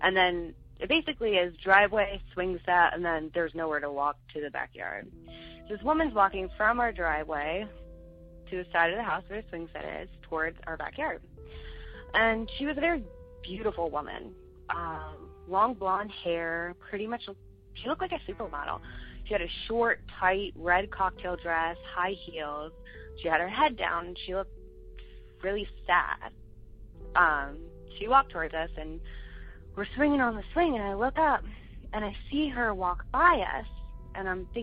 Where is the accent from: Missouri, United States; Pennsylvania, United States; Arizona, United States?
Pennsylvania, United States; Lansdale; now in Florida, United States; I'm calling from Florida. I have a quick short story for you all. My story is from Lansdale, Pennsylvania, where I'm originally from and where I grew up.